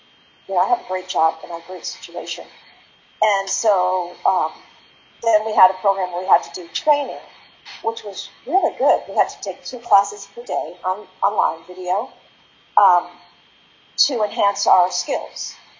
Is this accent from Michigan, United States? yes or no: no; New York, United States; and I'm from New York, so I'm really interested in New York